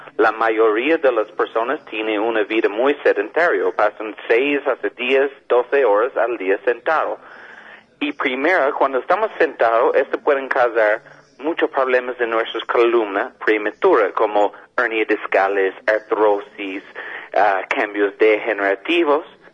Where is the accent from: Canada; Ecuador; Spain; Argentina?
Canada; now in Colombia; yo soy de Canadá, tenemos otro quiropráctico de Estados Unidos también.